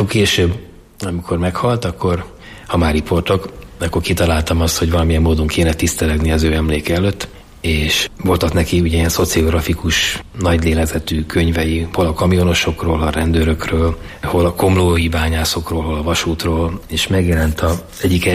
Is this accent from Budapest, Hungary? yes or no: yes; Budapest, Hungary; a Ferencvárosi rendezőpályaudvar, az ország legnagyobb pályaudvara volt. A Fradi másképpen, itt nőttem föl, jártam középiskolában.